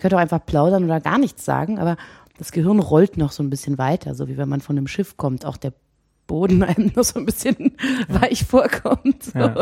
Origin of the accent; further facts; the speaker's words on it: East Germany, Germany; Wir kommen aus dem Osten. Das stimmt.